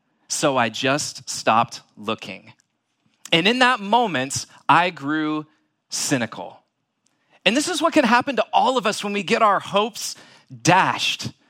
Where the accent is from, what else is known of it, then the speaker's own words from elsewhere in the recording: San Diego, California, United States; I just wanna say I'm from San Diego. And the Chargers left us a long time ago when it comes to football